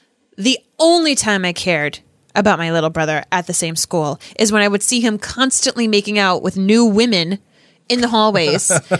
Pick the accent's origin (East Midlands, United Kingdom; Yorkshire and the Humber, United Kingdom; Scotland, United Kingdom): Scotland, United Kingdom; we joke because we're Scottish and he has like the olive Scottish skin that all of my family got except for me and my sister.